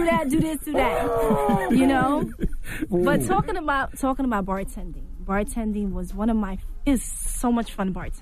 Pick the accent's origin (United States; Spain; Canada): United States; Bronx, New York; I'm from the Bronx.